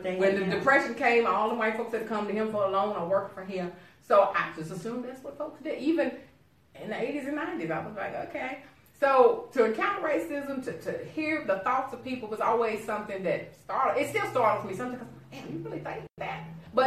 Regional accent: Louisville, Kentucky, United States; born there; for the record, I was born in the city. They was born in the country. Just let me throw that out. I was born in Louisville.

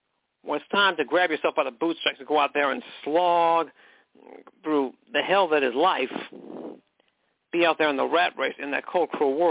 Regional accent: McKinleyville, California, United States; personally, I'm a soul from the town of McKinleyville, California. Where horses have the right of way. I'm from McKinleyville, and you know what?

